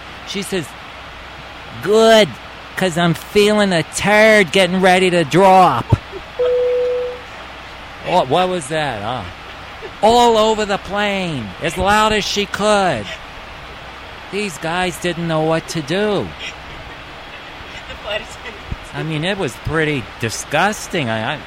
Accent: New York, United States; I am from New York.

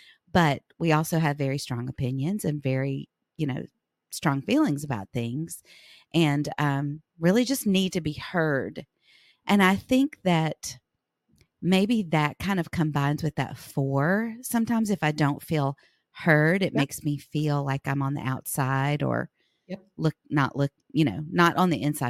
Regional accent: the South, United States; growing up in the South in a really conservative Christian culture

